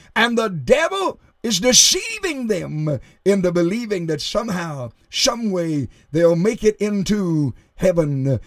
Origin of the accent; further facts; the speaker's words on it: United States; born there; But I am an American born in this country. My ancestors immigrated years ago.